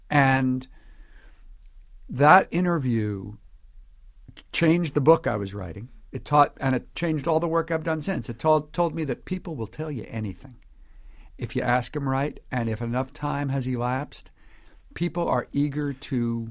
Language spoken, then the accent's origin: English; Colorado, United States; Well, it's not decriminalized where I come from. We moved here 6 months ago from Colorado.